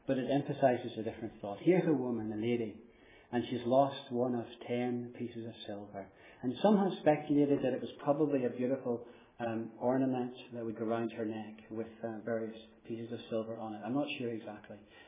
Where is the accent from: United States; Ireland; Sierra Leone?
Ireland; accent: Irish; You can tell from my accent, I come from Ireland.